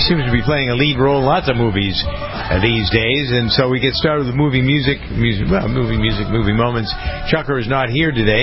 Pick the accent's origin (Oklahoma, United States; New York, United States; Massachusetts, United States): Massachusetts, United States; Framingham; who happens to have come from my hometown of Framingham, Massachusetts.